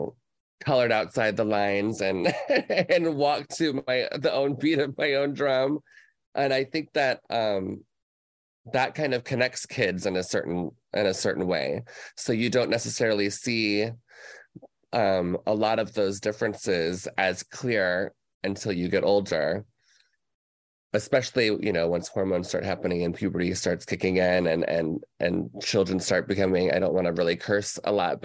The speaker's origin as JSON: {"language": "English", "town": "Orlando", "region": "Florida", "country": "United States", "tie": "born there", "said": "Well, you know, I was born in Orlando, Florida, and my father at the time worked for Lockheed Martin. So we moved around quite a lot."}